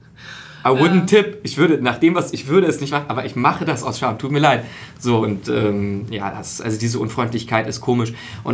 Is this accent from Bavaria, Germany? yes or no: no; Berlin, Germany; ich bin Berliner